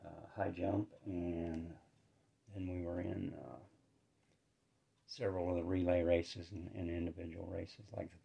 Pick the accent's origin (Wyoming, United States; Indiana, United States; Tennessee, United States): Wyoming, United States; Cheyenne; also born or lived in Pinedale, Wyoming; Well, I grew up in Wyoming. My parents, we lived on a ranch till I was like 9 years old, then my parents divorced, and my mom and I moved to Cheyenne, Wyoming.